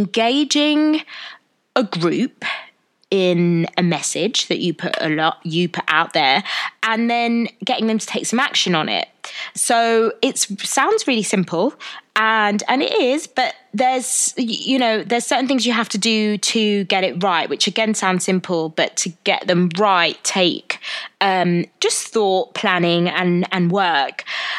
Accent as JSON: {"language": "English", "region": "London", "country": "United Kingdom", "tie": "born or raised there", "said": "I am born and raised in London."}